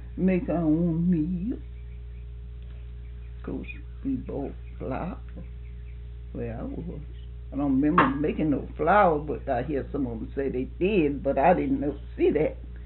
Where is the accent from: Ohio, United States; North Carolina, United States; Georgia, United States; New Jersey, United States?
Georgia, United States; moved away as an adult; I was born and raised in Georgia and started my family there. My children were small when they come here, but you know I stayed in Georgia a long time.